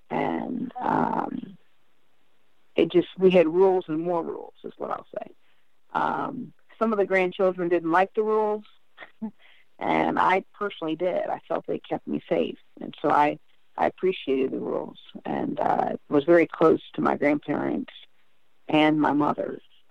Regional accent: Indianapolis, Indiana, United States; born there; Okay. I was born in Indianapolis, Indiana.

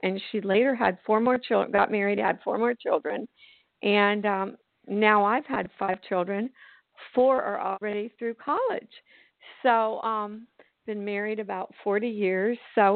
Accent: Toronto, Ontario, Canada; born there; And I was born in Toronto, Canada.

